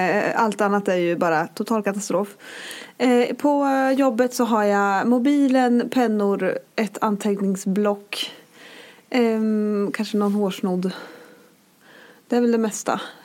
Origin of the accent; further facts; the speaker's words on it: Småland, Sweden; och mig själv som smålänning.